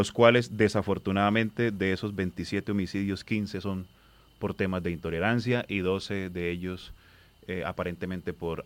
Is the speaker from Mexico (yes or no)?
no; Santander, Colombia; realmente pues eso no nos deja bien parados como santandereanos, tengo que decirlo